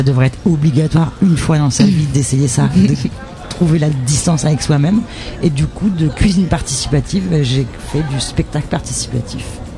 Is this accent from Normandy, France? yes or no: no; Barbezières, Nouvelle-Aquitaine, France; Et je suis native de Nord-Charente, un village qu'on appelle Barbezières.